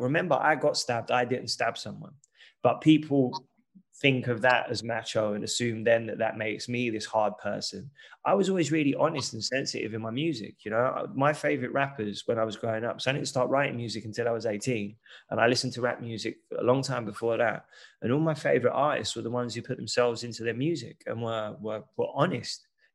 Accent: London, United Kingdom; growing up in East London prepared me for really well.

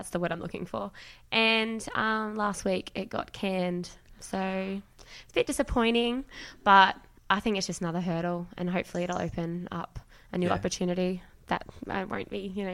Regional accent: Mudgee, New South Wales, Australia; Well, so I'm from Mudgee.

